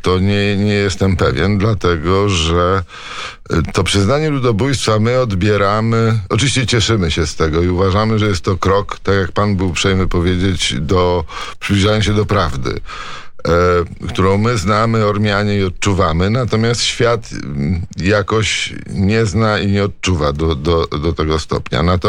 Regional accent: Warsaw, Masovian Voivodeship, Poland; jako że się wychowałem tutaj w Warszawie.

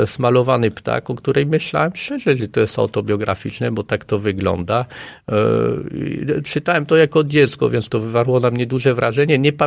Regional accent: France; Sam jako Francuz

